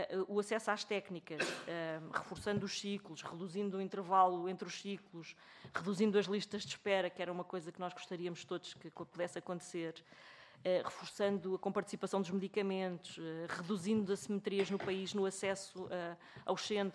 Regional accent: Guarda, Portugal; Eu estou muito em Lisboa, mas eu sou do Norte, sou do Distrito da Guarda.

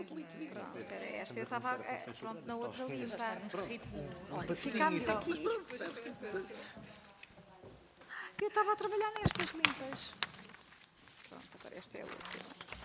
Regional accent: Lisbon, Portugal; eu sou de São Jorge de Arroios

